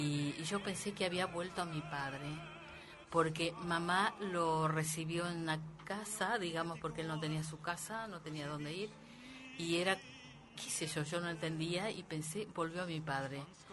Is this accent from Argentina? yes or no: yes; Salta, Argentina; Saludos a todos Salta, que quiero mucho esa provincia, mi provincia. Bueno, nací en el campo